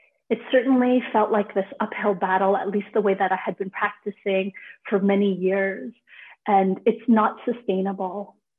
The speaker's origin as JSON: {"language": "English", "country": "Canada", "tie": "born there", "said": "Even though I was born in Canada, there was still that always kind of hanging over me."}